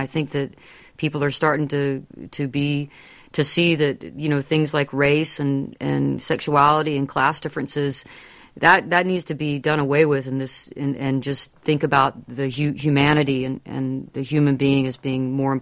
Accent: the South, United States; But I'm a Southerner, so, you know, that's part of my activism is my spirituality.

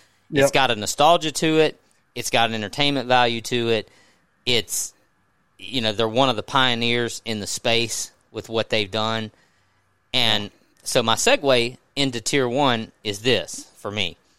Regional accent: Mississippi, United States; What it was for me is I grew up in Mississippi, and I lived … not the band.

